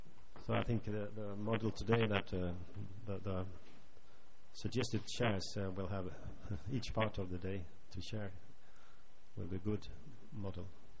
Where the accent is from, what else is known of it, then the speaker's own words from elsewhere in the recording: Sweden; English is a second language; I'm the GAC representative, and I'm from Sweden.